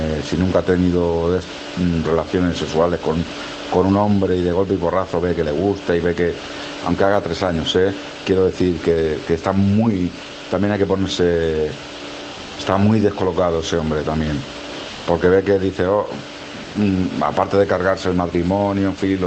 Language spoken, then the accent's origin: Spanish; L'Hospitalet de Llobregat, Catalonia, Spain; de Hospitalet Barcelona.